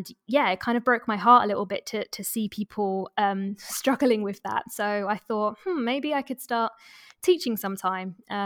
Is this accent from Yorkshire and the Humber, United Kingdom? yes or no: no; London, United Kingdom; now in Lisbon, Portugal; I mean, I'm from London, where, you know, everything is fast paced.